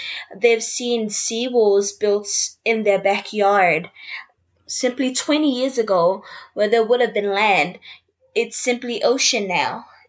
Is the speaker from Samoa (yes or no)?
yes; Samoa; I was born and raised in Samoa, a tropical paradise with beautiful beaches and lush greenery.